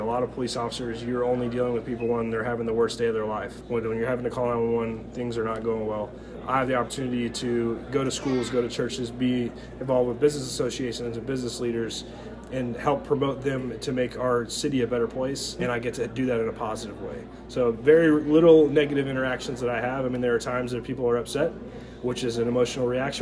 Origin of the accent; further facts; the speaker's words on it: Kennesaw, Georgia, United States; I was born and raised in Kennesaw. So I went to Kell High School. I graduated from Kell. After college, I worked a few places, but I ended up coming back home.